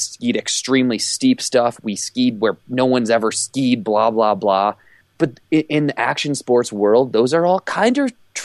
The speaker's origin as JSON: {"language": "English", "region": "Ohio", "country": "United States", "said": "because I'm from Ohio. I didn't grow up skiing in front of these professional photographers."}